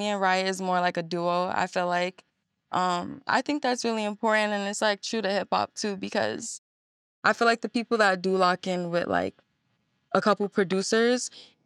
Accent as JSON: {"language": "English", "town": "New York City", "region": "New York", "country": "United States", "said": "yeah, I'm from the Bronx."}